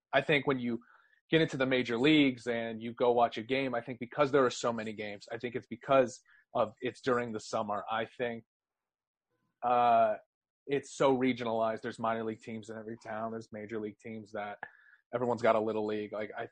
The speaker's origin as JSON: {"language": "English", "town": "Scottsdale", "region": "Arizona", "country": "United States", "tie": "born or raised there", "said": "for those who don't know me. For those who do know me, I don't know how they would. I grew up in Scottsdale, Arizona, which is a very baseball-heavy town."}